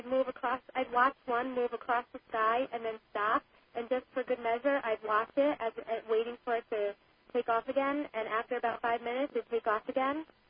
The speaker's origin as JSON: {"language": "English", "region": "Connecticut", "country": "United States", "said": "from Connecticut."}